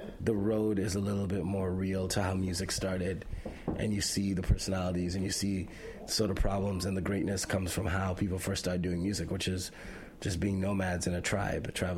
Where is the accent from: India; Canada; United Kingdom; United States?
Canada; I felt like as a Canadian, that was allowed.